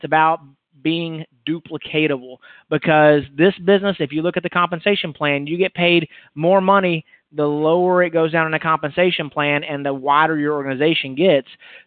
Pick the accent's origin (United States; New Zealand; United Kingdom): United States; Texas; I'm kind of from the Dallas area, just north of Dallas.